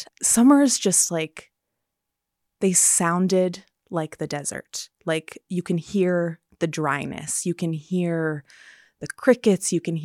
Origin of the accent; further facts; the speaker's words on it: Montana City, Montana, United States; growing up outside of Helena, I grew up in Montana City, which is about 10 miles south of Helena. It was such a sunny valley.